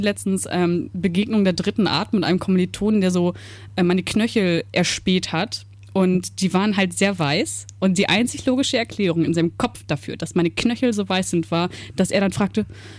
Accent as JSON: {"language": "German", "region": "Northern Germany coast", "country": "Germany", "said": "Ich bin ja ein Kind der Küste und des Nordens."}